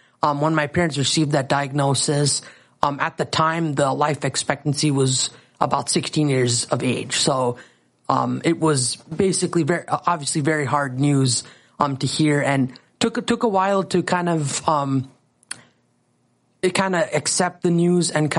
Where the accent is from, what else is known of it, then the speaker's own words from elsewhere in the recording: Lakeville, Minnesota, United States; I'm 25 years old, and I'm from Lakeville, Minnesota.